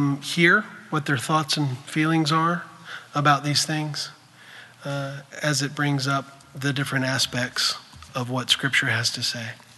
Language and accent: English; Memphis, Tennessee, United States; And I grew up in Memphis, Tennessee, and I've been thinking largely about these things similarly to civil rights issues.